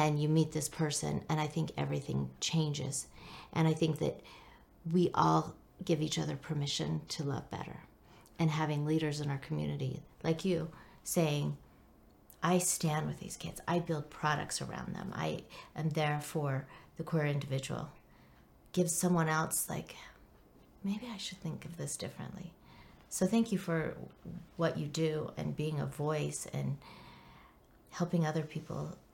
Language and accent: English; Orem, Utah, United States; now in Layton, United States; I grew up in Orem, Utah, never left my bubble until I was 26, I believe.